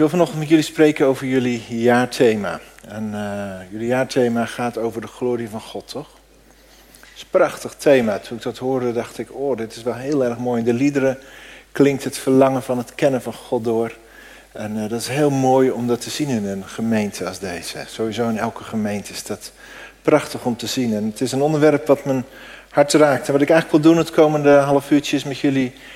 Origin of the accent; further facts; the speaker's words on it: Veenendaal, Utrecht, Netherlands; also born or lived in Africa; Ik ben geboren in Afrika als een kind van zendelingen. En op mijn 7e in Veenendaal terechtgekomen. Jullie zijn op een mooie plek terechtgekomen. Daar ben ik opgegroeid.